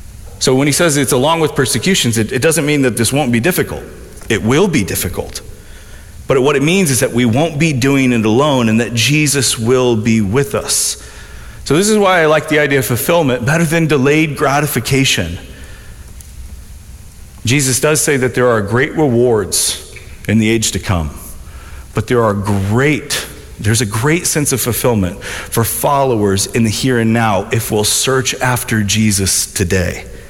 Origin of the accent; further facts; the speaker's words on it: Midwest, United States; I grew up in the Midwest